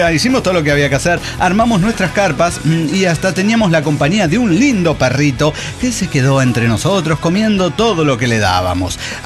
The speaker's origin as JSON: {"language": "Spanish", "region": "Guanajuato", "country": "Mexico", "said": "soy de Guanajuato."}